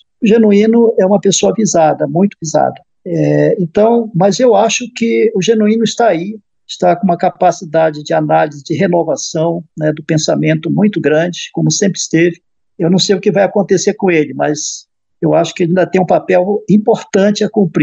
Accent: Amazon, Brazil; eu acho que eu sou da Amazônia e eu sei o que é a exclusão, né?

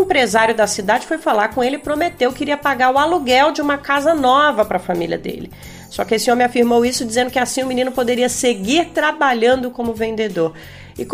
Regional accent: Brasília, Federal District, Brazil; eu sou de Brasília, fui criada na capital federal.

